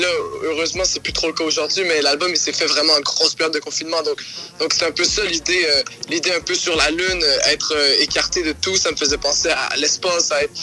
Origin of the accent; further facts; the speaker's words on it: Montreal, Quebec, Canada; puis moi je suis Montréalais